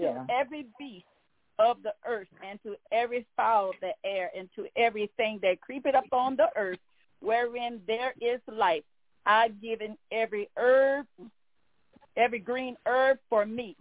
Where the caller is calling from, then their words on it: Baton Rouge, Louisiana, United States; Good evening, my brothers and sisters. … I'm calling from Baton Rouge, Louisiana.